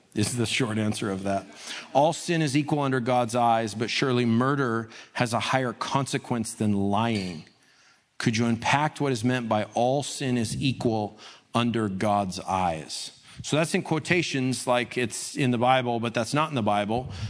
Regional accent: New Mexico, United States; And I'm Team Mexico because I'm from New Mexico, which is not New or Mexico, but I am Team Mexico.

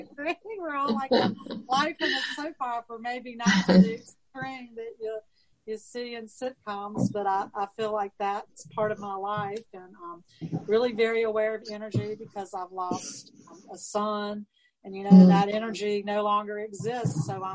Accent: Atlantic Beach, North Carolina, United States; I'm from Atlantic Beach, North Carolina.

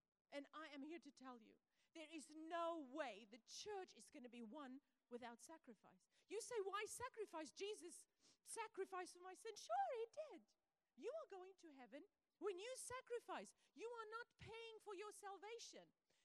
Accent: South Africa; moved away as an adult; now in United States; I didn't want to leave my country to come to America with my husband. I'm from South Africa.

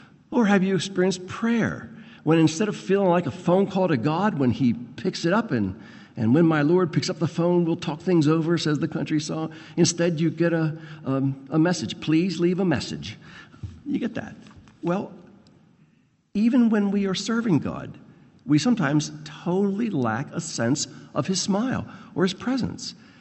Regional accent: Pennsylvania, United States; "Oh, I'm from Pennsylvania." "Oh, you're a long way from home.

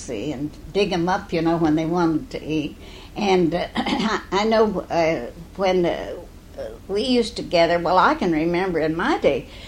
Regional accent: Aurora, Indiana, United States; born there; I was born on April 8, 1898, in Aurora, Indiana. My parents lived in Aurora at that time.

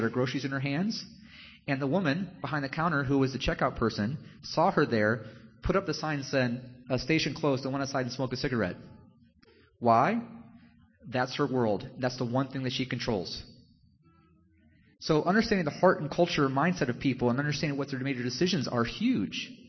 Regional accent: United States; I read the Bible for the Western lens of being an American

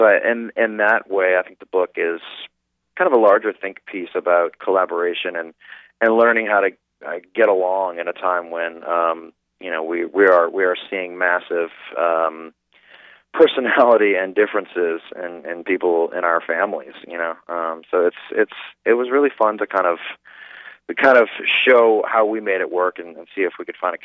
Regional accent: New Orleans, Louisiana, United States; Well, you know, we grew up in the suburbs

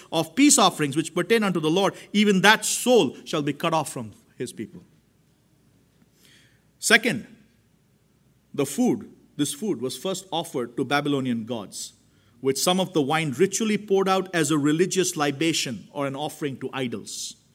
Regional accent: India; growing up in India in a very conservative Christian home

